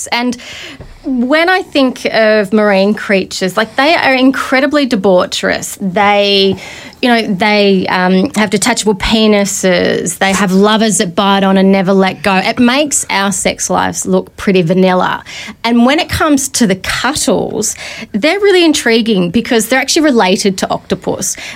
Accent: Melbourne, Victoria, Australia; I'm actually from Melbourne.

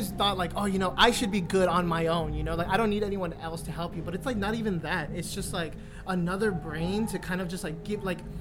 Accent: Los Angeles, California, United States; You know, like, we're from Southeast LA, but no one is from here.

